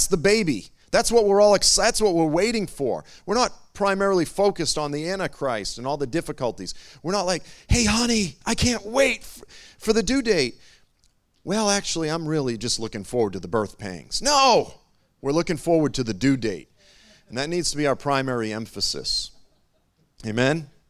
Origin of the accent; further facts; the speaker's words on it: Boston, Massachusetts, United States; I grew up in Boston. And so I also grew up in the land of hurricanes.